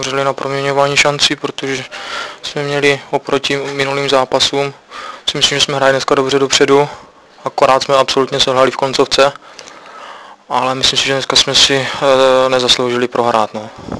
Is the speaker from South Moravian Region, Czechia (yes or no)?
yes; Brno, South Moravian Region, Czechia; vlastně jsem Brňák